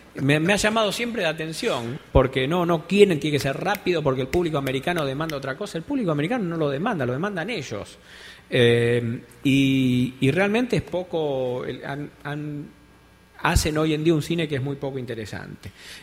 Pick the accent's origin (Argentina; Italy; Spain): Argentina; Y bueno, y darme cuenta que soy inevitablemente argentino.